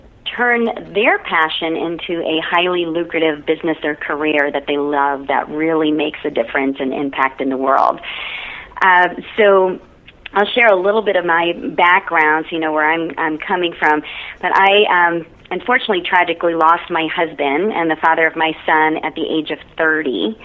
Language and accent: English; Ohio, United States; now in Austin, United States; No, I'm originally from Ohio.